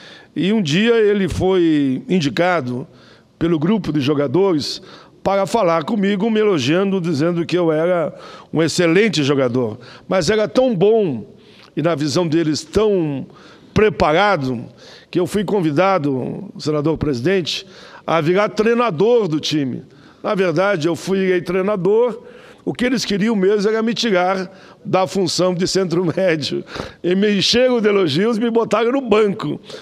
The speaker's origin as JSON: {"language": "Portuguese", "town": "Caxias do Sul", "region": "Rio Grande do Sul", "country": "Brazil", "tie": "born or raised there", "said": "Caxias do Sul, minha cidade natal"}